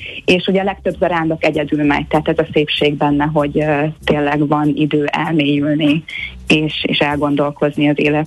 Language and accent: Hungarian; Lake Balaton, Hungary; anyukám a Balaton felvidéken él, és a Balaton körül nőttem föl